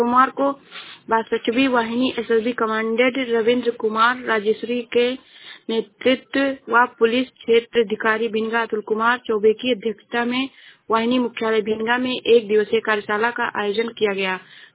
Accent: Shravasti, Uttar Pradesh, India; मैं जिला श्रावस्ती से हूँ।

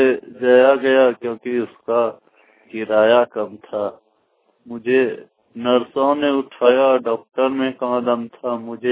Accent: Godda, Jharkhand, India; मैं गोड्डा निवासी गोड्डा के रहने वाला हूँ।

